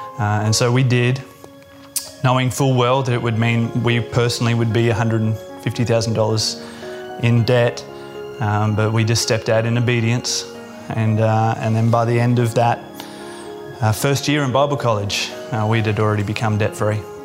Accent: Brisbane, Queensland, Australia; I'm from Brisbane, Australia.

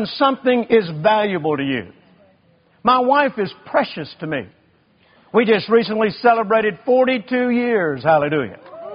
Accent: Mississippi, United States; born there; The farm where I was born in Mississippi, my grandfather, he wouldn't spend a dime.

